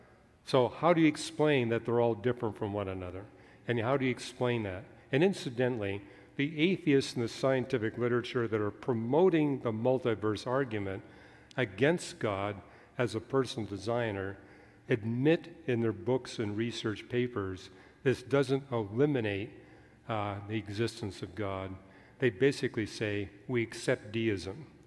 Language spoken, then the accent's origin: English; Canada; because I grew up in Canada where birch trees exist everywhere.